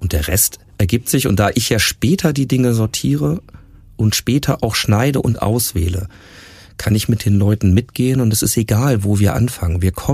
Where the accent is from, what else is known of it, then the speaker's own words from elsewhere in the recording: Hanover, Lower Saxony, Germany; wir kommen aus Hannover